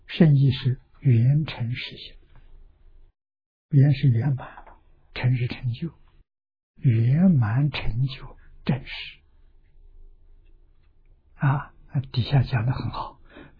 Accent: Anhui, China; 我在我的老家在安徽，我回到老家出生的地方去看，这个村庄 在过去还像个样子

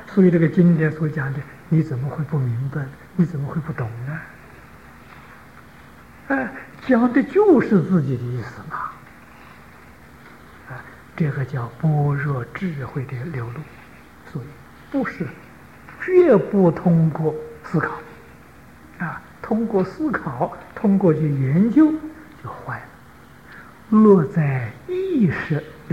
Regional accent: China; 我们中国人有个俗话说，人不为己，天诛地灭。

